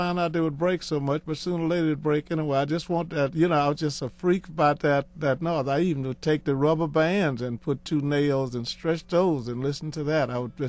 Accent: Louisiana, United States; I'm from Louisiana, they cooks a lot, boil food down there.

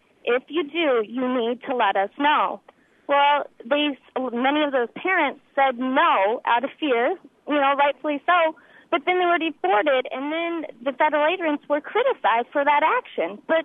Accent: Marshalltown, Iowa, United States; A little bit colder than Des Moines currently. But I was born and raised in Marshalltown.

